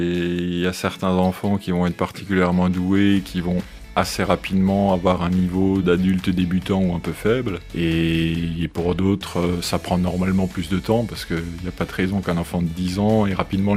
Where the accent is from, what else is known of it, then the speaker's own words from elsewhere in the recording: Grand Est, France; Moi, je travaille dans le canton du Jura, mais surtout en Alsace, puisque je suis alsacien.